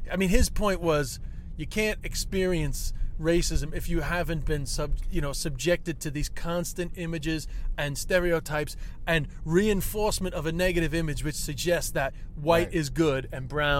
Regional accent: Ireland; like you're Nigerian the way I'm Irish

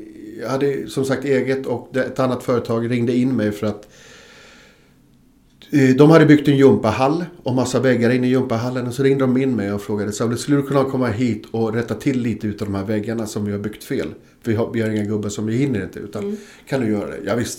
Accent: Stockholm County, Sweden; Och Där är jag uppvuxen. Med den ena foten i antroposofin och den andra foten utanför.

